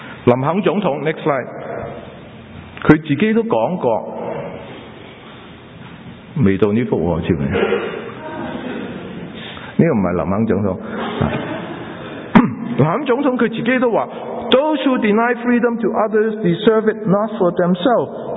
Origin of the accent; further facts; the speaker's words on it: United States; 唔单止我哋美国人注重我哋自己嘅自由